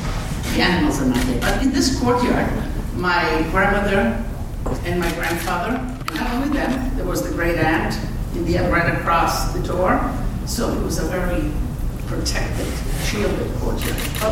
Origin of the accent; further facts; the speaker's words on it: Istria County, Croatia; also born or lived in Italy; now in United States; you see, I come from Istria. I was born in Istria. Istria is no longer Italy.